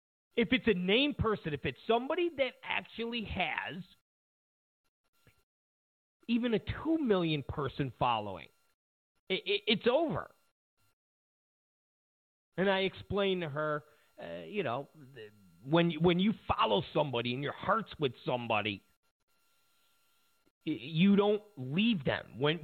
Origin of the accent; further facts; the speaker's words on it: Rochester, New York, United States; I'm from Rochester, New York.